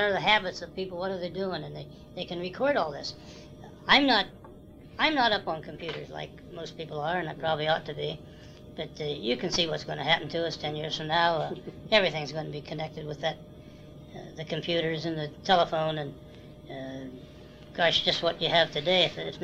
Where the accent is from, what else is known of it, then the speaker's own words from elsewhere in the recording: Alliance, United States; I was born and raised in Alliance and still call my home.